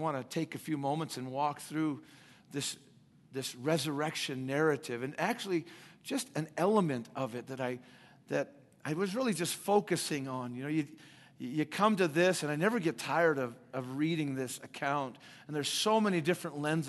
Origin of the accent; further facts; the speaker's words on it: Los Angeles, California, United States; also born or lived in Seattle; I grew up in Los Angeles, moved to Seattle, and both those places experienced this restaurant called Benihana's.